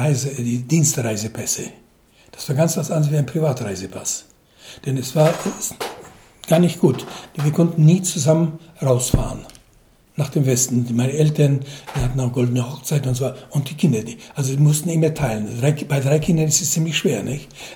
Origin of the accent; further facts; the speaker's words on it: Zabrze, Silesian Voivodeship, Poland; Also ein gebürtiger Sabrze, Hindenburger, noch geboren im altdeutschen Großen Reich. Meine Frau 1936 und ich im Jahr 33. Also könnt ihr leicht berechnen, 79 Jahre.